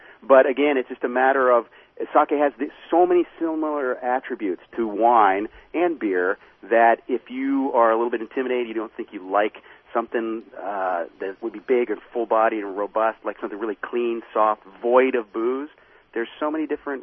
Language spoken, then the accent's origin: English; Ohio, United States; but I'm a guy from Ohio, so sake spoke to me.